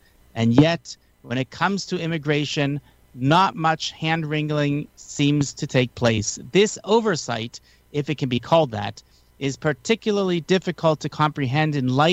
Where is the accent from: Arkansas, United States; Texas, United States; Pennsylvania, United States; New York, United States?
New York, United States; As a kid growing up in New York, I attended ball games at Shea Stadium and Madison Square Garden